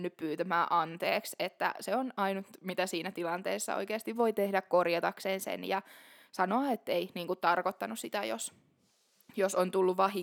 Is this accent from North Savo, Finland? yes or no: no; Alajärvi, South Ostrobothnia, Finland; Silloin kun mä olin nuori Alajärvellä helluntaiseurakunnassa